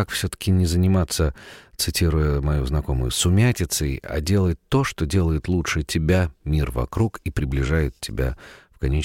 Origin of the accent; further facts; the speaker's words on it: Dzerzhinsk, Nizhny Novgorod Oblast, Russia; Город Дзержинск Нижегородской области, откуда я родом